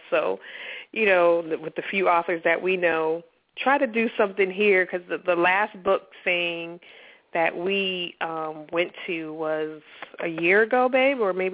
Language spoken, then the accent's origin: English; Massachusetts, United States; We're from Massachusetts.